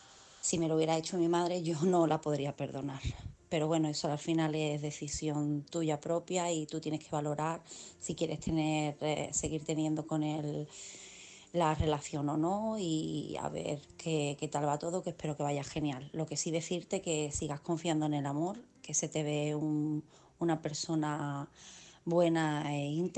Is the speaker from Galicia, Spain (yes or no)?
no; Cádiz, Andalusia, Spain